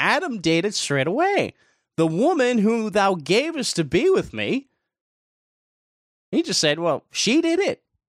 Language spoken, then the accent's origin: English; Ireland; because I'm not American, I'm Irish, and I'm living on the island of Ireland. But Ireland was poor up until the early 1990s. I remember growing up, we didn't have nearly as much.